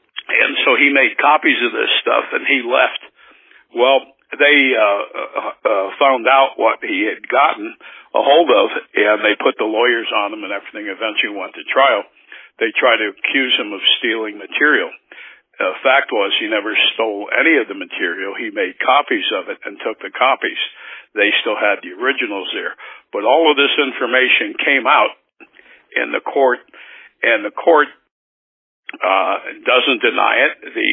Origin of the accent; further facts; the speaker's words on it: Las Vegas, Nevada, United States; And then growing up in Vegas, this was a good old boy thing, and it didn't matter who the judge was if you got arrested.